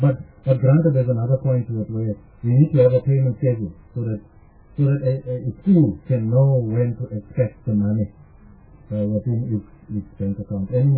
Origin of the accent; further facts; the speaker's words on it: Johannesburg, Gauteng, South Africa; Now, I am from Joburg. I'm from there.